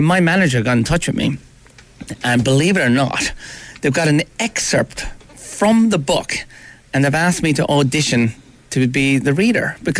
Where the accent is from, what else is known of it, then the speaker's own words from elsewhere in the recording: Ireland; accent: Irish; Now, okay, that's in my Irish accent, okay? That's just me being myself.